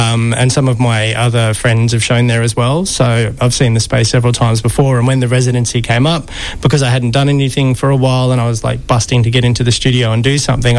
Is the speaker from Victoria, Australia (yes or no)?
yes; Victoria, Australia; now in Melbourne, Australia; I grew up in Gippsland and studied in Gippsland, moved to Melbourne about 10 years ago